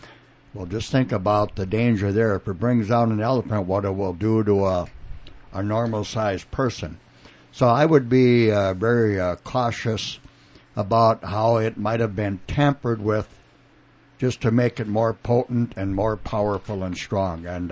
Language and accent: English; Waseca, Minnesota, United States; Yeah, Waseca Blue Jay country.